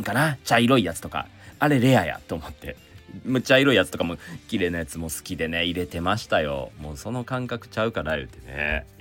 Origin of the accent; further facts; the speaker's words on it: Kansai, Japan; 純関西人なんですよ僕。